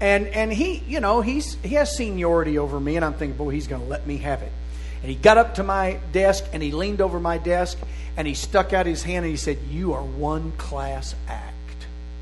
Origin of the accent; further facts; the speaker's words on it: Arkansas, United States; I mean, I grew up in Arkansas. You can call Van Buren Little Rock, but it ain't the same.